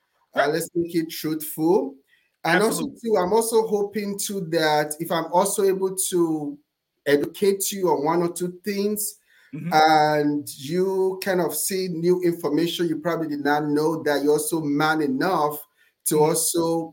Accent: Nigeria; now in Atlanta, United States; I was born and raised in Nigeria. So I came to America with only $100 and a suitcase of clothes.

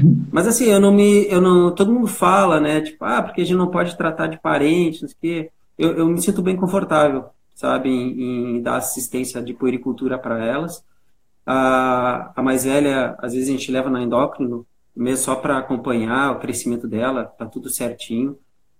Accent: Rio Grande, Rio Grande do Sul, Brazil; moved away as an adult; now in Florianópolis, Brazil; Eu tenho 41 anos. Eu sou natural da cidade de Rio Grande, aí no Rio Grande do Sul.

